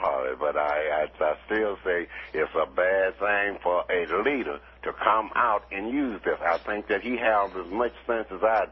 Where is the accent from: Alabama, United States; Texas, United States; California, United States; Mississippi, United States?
Mississippi, United States; like I was raised up in Mississippi when there was a colored and a white water fountain. When I was raised up in Mississippi, me and a white kid was raised up together.